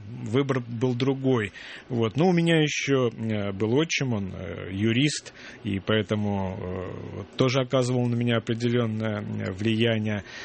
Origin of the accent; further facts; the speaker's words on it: Saint Petersburg, Russia; now in Moscow, Russia; Да, я питерский, да.